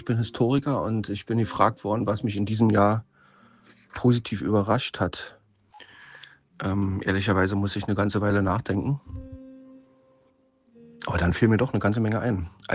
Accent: Berlin, Germany; ich bin ja Berliner, hört man vielleicht auch

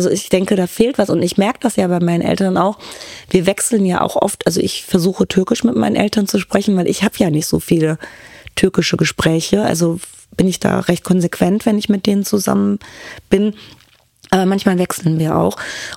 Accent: Duisburg, North Rhine-Westphalia, Germany; ich bin in Duisburg-Neudorf aufgewachsen, das ist da, wo die Uni ist, alle und wo der Zoo ist.

